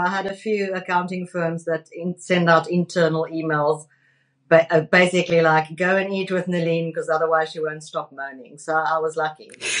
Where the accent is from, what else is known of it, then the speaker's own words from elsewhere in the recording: South Africa; It's my fantastic accent, I guess. no, we've got African art. We've got a rhino, and the rhino's got one of Faf de Klerk's onobroekies on her bum, with a South African flag.